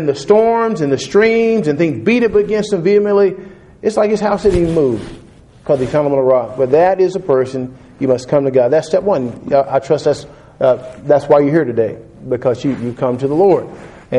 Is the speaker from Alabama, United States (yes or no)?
no; Texas, United States; No, I didn't grow up in Missouri, but I grew up in Texas where we had tornadoes.